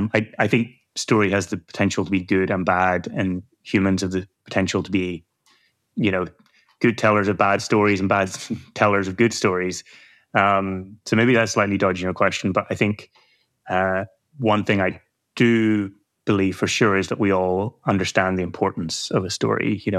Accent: Ireland; I'm from Ireland

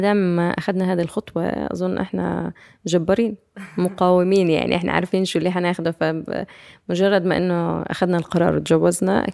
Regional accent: Ramallah, West Bank, Palestine; فصار في عندهم الهاجس أنه أنا من رام الله

